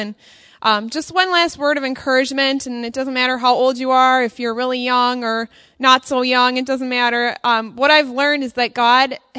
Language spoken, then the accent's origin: English; Hibbing, Minnesota, United States; Because I'm from Hibbing, Minnesota. I don't know how many of you know where that is, but it's a little further up north, and that's where I grew up.